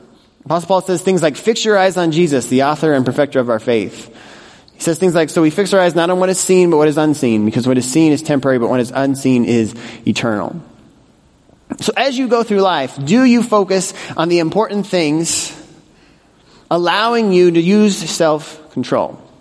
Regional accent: Colorado, United States; now in Northbrook, United States; If you're new to Northbrook, I grew up in Colorado. I'm a huge Broncos fan.

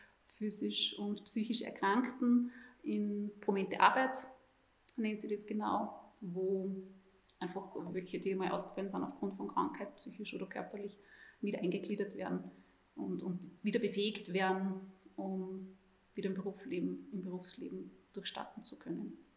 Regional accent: Vorderstoder, Upper Austria, Austria; now in Kirchdorf, Austria; Ich komme ursprünglich, komme aus Vorderstuder. Ich sage immer, ich bin aufgewachsen wie Heidi. Bin aber jetzt in die Nähe von Kirchdorf gezogen

